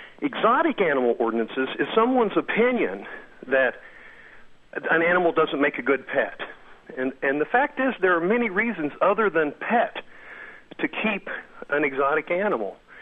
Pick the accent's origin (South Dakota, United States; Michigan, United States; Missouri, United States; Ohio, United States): Missouri, United States; Kansas City; When I was a child growing up in Kansas City, Missouri, they used to let kids, this is about late 1950s, go to the zoo